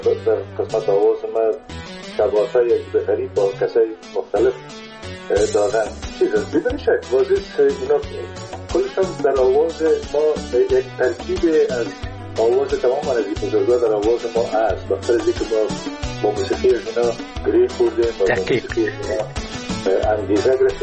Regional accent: Kunduz, Afghanistan; born there; در قندوز در اون زمانی که ما به دنیا آمدم، تازرم در اسپینزر قندوز مصروف ایفای وظیفه بوده و در اون زمان البته تا سنای 3 سالگی را ما در قندوز بودیم

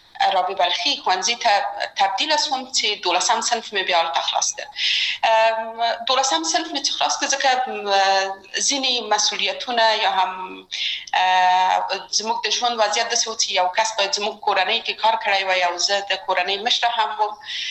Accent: Kabul, Afghanistan; زه اصلا د میدان وردګ ولایت یم او په کابل کې بیا زیږیدلې یم. په کابل کې زیږیدلې یم، په کابل کې لویه شوم،

